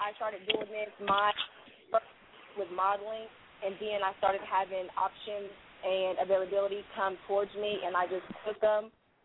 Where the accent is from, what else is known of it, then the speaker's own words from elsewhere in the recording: California, United States; now in Tulsa, United States; I am from California, but I currently live out in Tulsa, Oklahoma.